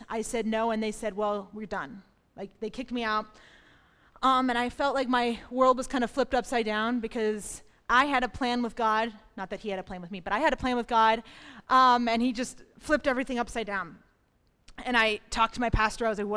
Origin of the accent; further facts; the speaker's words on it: Springfield, Pennsylvania, United States; I am from Springfield, Pennsylvania, which is pretty much Erie.